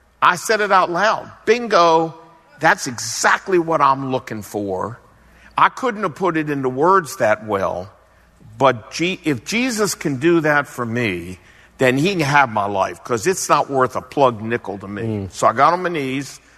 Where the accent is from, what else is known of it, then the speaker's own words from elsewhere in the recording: Portsmouth, Virginia, United States; born there; Well, I was born in Portsmouth, Virginia.